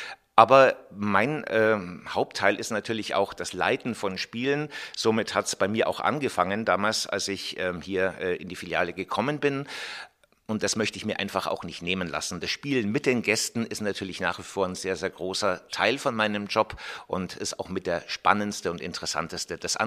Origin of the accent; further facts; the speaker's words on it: North Rhine-Westphalia, Germany; ich bin 57 Jahre alt, gebürtiger Nordrhein-Westfale, aber schon seit Urzeiten hier in Franken.